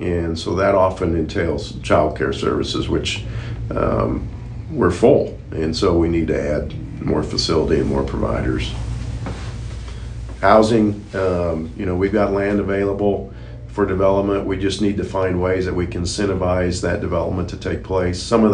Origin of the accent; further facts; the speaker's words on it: Wellington, Kansas, United States; now in Ottawa, United States; My background, I'm a Kansas kid. I grew up in Wellington, Kansas.